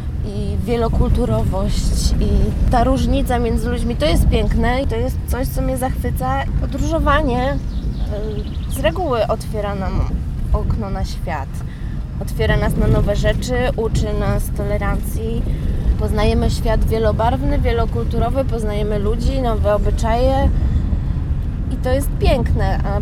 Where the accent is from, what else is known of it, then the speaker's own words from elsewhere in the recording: Olsztyn, Warmian-Masurian Voivodeship, Poland; born there; Urodziłam się w Olsztynie i jestem miłośniczką Warmii od urodzenia. Kilka lat spędziłam za granicą, ale wróciłam właśnie z tęsknoty za tym miejscem